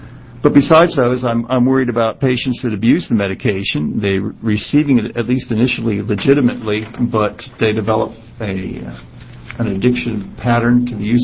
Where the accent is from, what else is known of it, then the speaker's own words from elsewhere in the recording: Astoria, Oregon, United States; I'm from Astoria.